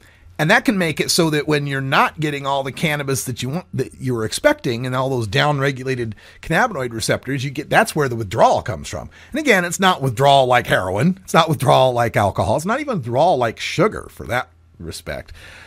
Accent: Idaho, United States; I'm from Idaho. There's two strains there, got some and don't.

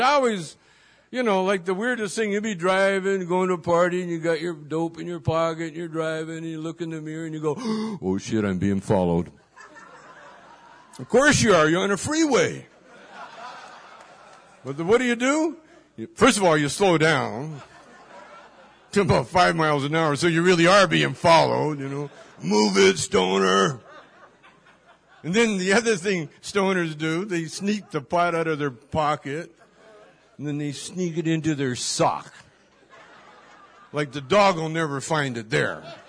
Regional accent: Canada; now in United States; When I'm a Canadian. I'm from Canada. And so I'm down here, and, you know, I've been down here for years

